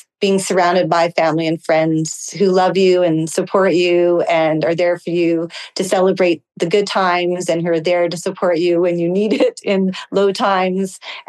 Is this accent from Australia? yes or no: no; Israel; And I said to her, oh, I'm from Israel.